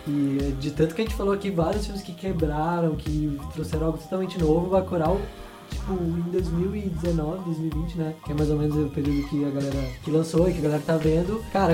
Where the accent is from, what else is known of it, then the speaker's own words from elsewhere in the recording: Brazil; A gente é brasileiro.